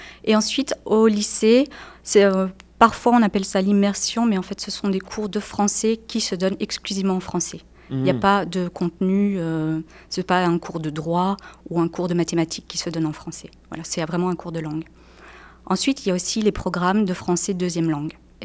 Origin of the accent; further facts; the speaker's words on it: Wallonia, Belgium; moved away as an adult; now in Lake Charles, United States; Je suis de Belgique, Wallonne, et je suis arrivée avec le coup de fil en Louisiane, au lac Charles, en 2011. Et depuis, je suis restée, en fait.